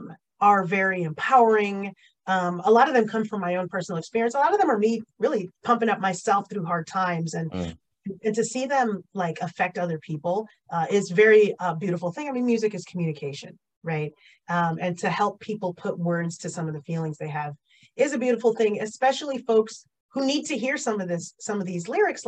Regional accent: New York, United States; Anyone who knows me and talks to me for more than and like 15 minutes knows that I'm from New York. I rep New York hard

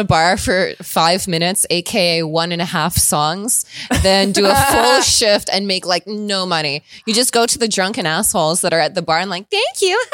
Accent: Canada; like being Canadian identical twin sister horror directors.

